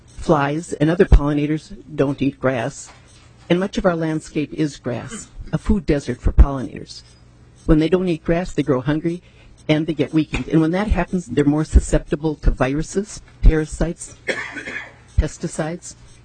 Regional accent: Shorewood, Minnesota, United States; I'm from Shorewood, Minnesota.

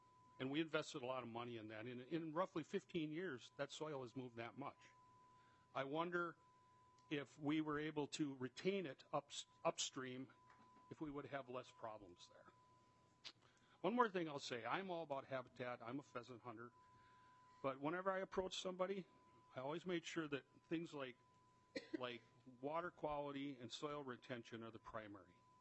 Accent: Minnesota, United States; I grew up hunting pheasants in the Big Slough. That's what the South Branch is called historically.

